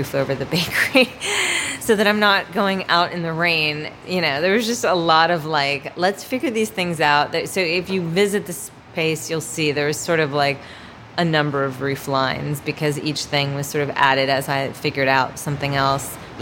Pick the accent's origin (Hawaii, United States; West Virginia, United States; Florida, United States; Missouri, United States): Florida, United States; Miami; I grew up in Miami, Florida in the 70s and 80s, and the 70s and 80s were sort of dramatically different in Miami